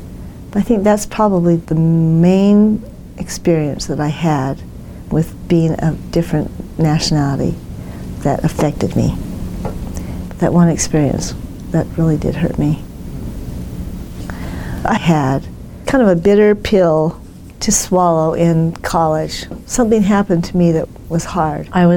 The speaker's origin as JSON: {"language": "English", "town": "Gunnison", "region": "Utah", "country": "United States", "tie": "born or raised there", "said": "I grew up in Gunnison, Utah. There were 50, 60 at the most people in my class."}